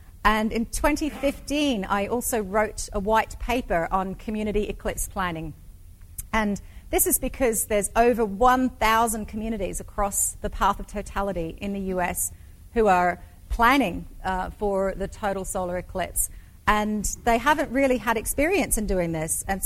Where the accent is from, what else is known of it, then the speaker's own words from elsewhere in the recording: Australia; And so I'm actually from Australia. I'm Australian, and there's so many similarities between us Aussies and you Nebraskans.